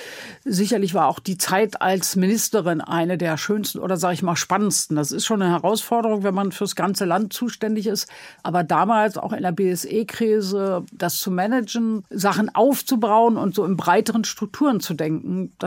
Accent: Berlin, Germany; sozusagen für mein Berlin regierende Bürgermeisterin zu sein.

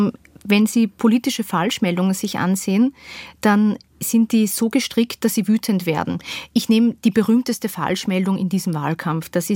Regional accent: Austria; Ich muss Ihnen sagen, ich bin Österreicherin

